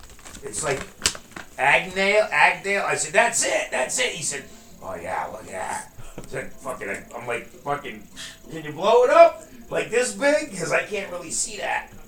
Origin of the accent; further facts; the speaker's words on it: Canada; I'm not French from Paris. I'm French from fucking Canada. We're Canuck. French Canadian.